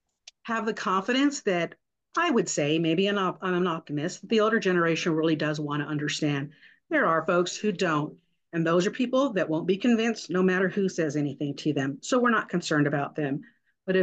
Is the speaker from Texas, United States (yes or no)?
yes; Texas, United States; moved away; I mean, I come from South Texas, and it's interesting because I moved to Colorado.